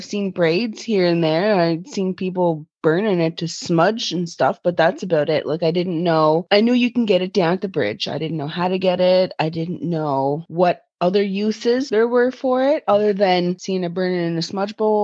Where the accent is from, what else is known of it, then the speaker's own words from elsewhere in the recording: Lennox Island, Prince Edward Island, Canada; from Lennox Island PEI.